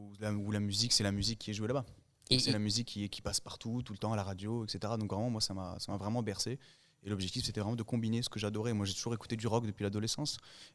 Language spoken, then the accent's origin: French; Tunisia; moved away as an adult; now in Toulouse, France; on est installé à Toulouse, mais moi, à la base, je suis de Tunisie. Je suis né en Tunisie, je me suis installé en France pour mes études. Donc, je suis arrivé à 18 ans, donc je suis franco-tunisien et je me suis installé à Toulouse.